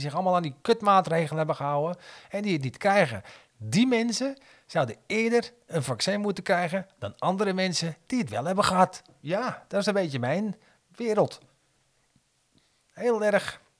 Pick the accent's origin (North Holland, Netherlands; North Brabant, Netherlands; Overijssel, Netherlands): North Holland, Netherlands; Heerhugowaard; Ja, dan ging ik een bos rozen kopen, ergens bij een rozenkwekerij, bij ons in Herugowaard.